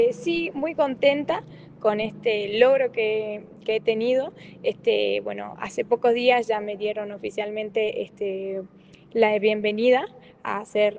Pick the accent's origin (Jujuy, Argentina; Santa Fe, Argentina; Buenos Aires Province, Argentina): Jujuy, Argentina; Perico; Soy la primera de Perico, soy la primera.